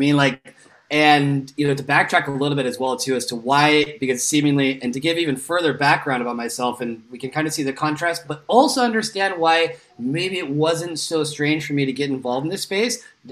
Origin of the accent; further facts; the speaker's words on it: California, United States; now in Spain; I'm from California, from Northern California originally, but I've been living in Spain for the last 9 years.